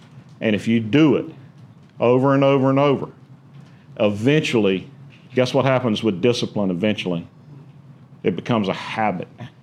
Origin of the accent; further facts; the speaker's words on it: Bronson, Florida, United States; I said, no, I'm from like about 27 miles from here is actually where I'm from.